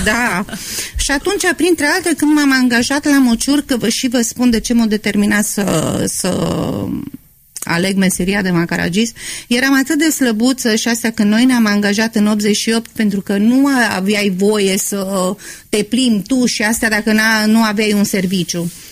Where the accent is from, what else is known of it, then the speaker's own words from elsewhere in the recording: Reșița, Caraș-Severin, Romania; Aici, în Reșița.